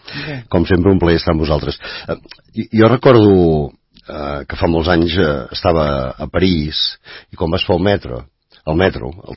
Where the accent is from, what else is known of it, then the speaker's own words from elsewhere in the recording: Catalonia, Spain; No, de Mataró no, del Vallès, d'un poble...